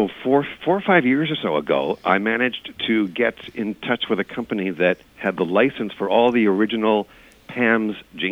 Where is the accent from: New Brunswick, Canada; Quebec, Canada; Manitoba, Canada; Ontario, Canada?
Quebec, Canada; Montreal; Montreal, my hometown